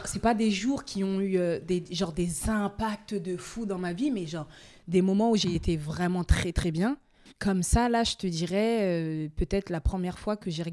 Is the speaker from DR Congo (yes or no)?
no; Orléans, Centre-Val de Loire, France; now in Paris, France; Tu sais, genre, je viens d'Orléans, donc 45 et tout. Et vraiment, genre, je rêvais de venir à Paris et tout.